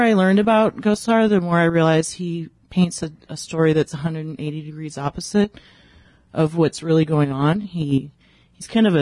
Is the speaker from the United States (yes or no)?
yes; St. Louis, Missouri, United States; also born or lived in Sedona; So I'm from Missouri originally. I lived in Sedona for 13 years. So I'm happy to be back here.